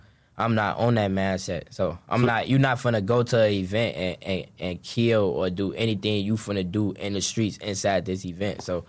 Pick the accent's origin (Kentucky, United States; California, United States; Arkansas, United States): California, United States; Inglewood; I'm from Inglewood, you know. I be out south in front of them.